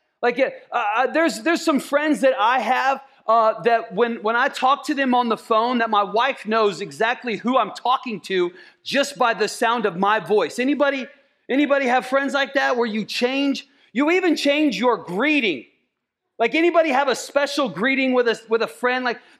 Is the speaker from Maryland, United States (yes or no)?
no; Iowa, United States; I grew up in Iowa. You know what that smells? That smells like money.